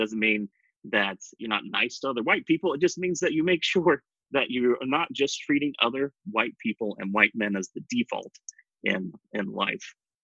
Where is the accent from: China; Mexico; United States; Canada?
United States; Appalachia; I grew up very poor. I grew up in a trailer park. My mom had me when she was 15. I grew up in Appalachia.